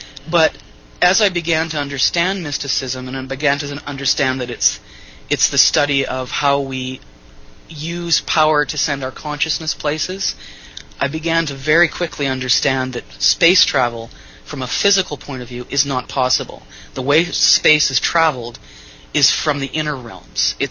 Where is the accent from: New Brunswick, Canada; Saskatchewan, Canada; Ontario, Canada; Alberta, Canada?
Alberta, Canada; Edmonton; moved away as an adult; now in Vancouver, Canada; I grew up in Edmonton, Alberta, and moved to Vancouver, B.C., on the west coast of British Columbia, 1983, to do my master's degree in journalism and creative writing.